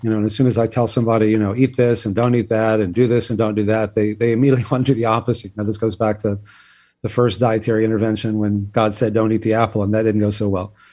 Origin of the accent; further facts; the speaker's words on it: Texas, United States; You know, I grew up in Texas where exercise was always punishment, you know, go take a lap or give me 50 pushups or whatever.